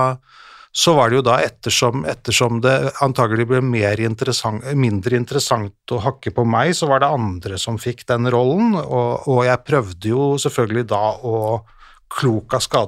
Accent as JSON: {"language": "Norwegian", "town": "Groruddalen", "region": "Oslo", "country": "Norway", "said": "Jeg er fra Grudalen."}